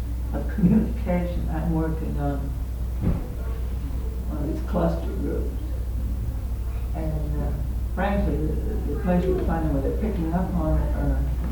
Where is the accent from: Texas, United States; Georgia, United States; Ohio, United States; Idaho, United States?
Texas, United States; Dallas-Fort Worth; I'm from the Dallas-Fort Worth area, and there's a tremendous growth going, taking place up in here.